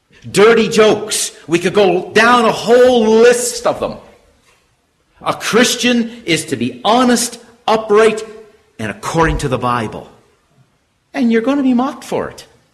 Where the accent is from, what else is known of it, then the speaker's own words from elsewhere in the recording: Canada; now in United States; I don't know what things are like here in USA, but I come from Canada, where it's now starting to become a common thing.